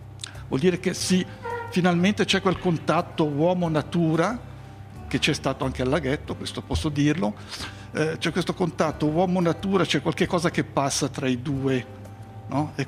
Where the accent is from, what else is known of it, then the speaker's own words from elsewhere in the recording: Basel, Basel-Stadt, Switzerland; also born or lived in Herisau; now in Lugano, Switzerland; io sono di Baselstadt, vuol dire cittadino di Basilea città, sono nato lì. Lì ho fatto l'asilo, le scuole elementari, le prime tre le ho fatte a Herisau nel cantone Appenzello, e poi nel 60 ci siamo trasferiti con tutta la famiglia a Viganello, oggi Lugano.